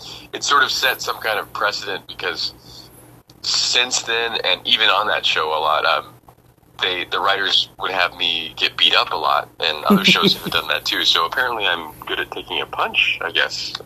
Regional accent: Fairbanks, Alaska, United States; the town I grew up in Fairbanks, Alaska, was very pro-arts and arts-centric

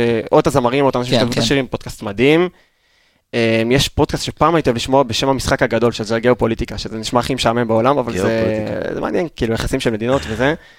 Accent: Kiryat Shmuel, Haifa District, Israel; גדלתי בקריית שמואל, אם אתם מכירים.

